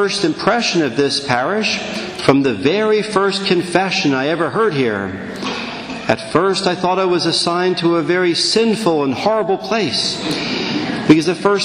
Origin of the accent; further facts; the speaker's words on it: Leesburg, United States; I come from Leesburg, where I was for almost 5 years.